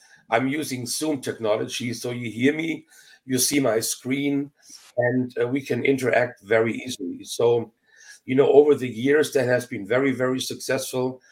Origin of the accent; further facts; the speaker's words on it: Germany; moved away as an adult; now in United States; So the journey began in a little town, you know, in Germany. I'm born and raised in Germany.